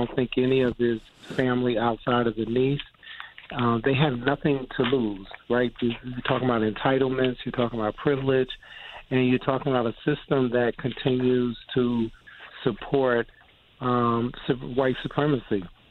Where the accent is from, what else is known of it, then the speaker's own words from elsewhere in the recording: North Carolina, United States; now in New York State, United States; I'm from North Carolina, born and raised